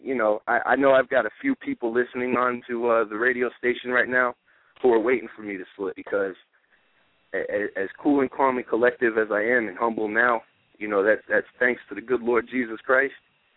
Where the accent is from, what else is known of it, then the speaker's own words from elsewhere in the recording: New Jersey, United States; moved away as an adult; Jersey, growing up in Jersey, you know, I moved here when I was 18. I'm 26 now. Growing up in Jersey, you know, I was always counted as the outcast.